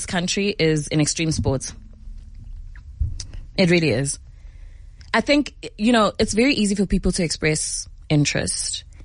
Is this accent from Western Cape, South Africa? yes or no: no; Durban, KwaZulu-Natal, South Africa; So I was born in Durban, and I lived in Durban for 13 years with my mom's sister